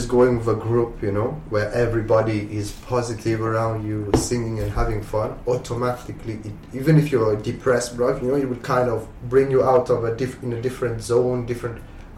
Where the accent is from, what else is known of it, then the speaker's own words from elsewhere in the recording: Mauritius; you come from South Africa, I come from Mauritius, we see landscapes that are like heaven, bro.